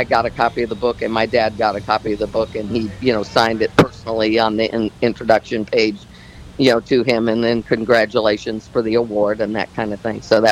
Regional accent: St. Petersburg, Florida, United States; And of course, growing up in St. Pete, I don't know if you remember this.

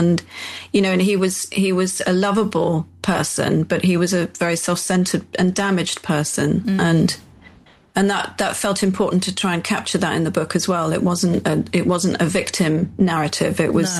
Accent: London, United Kingdom; I was raised in London

